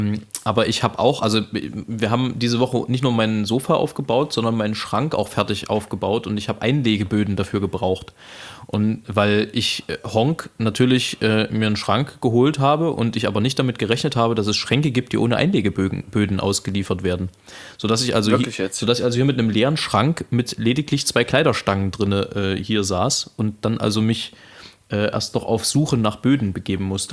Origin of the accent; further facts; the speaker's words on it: Saxony, Germany; als Sachse